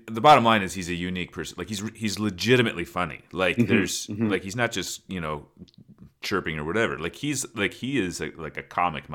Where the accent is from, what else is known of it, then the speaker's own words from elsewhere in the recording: United States; So as an American, I didn't love that portion of it.